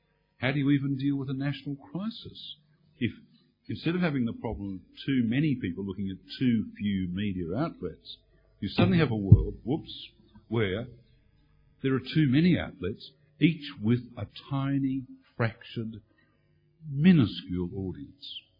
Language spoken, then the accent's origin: English; Melbourne, Victoria, Australia; I came from Melbourne.